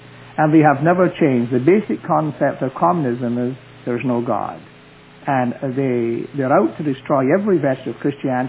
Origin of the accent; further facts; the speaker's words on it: Glasgow, Scotland, United Kingdom; I'm from the city of Glasgow.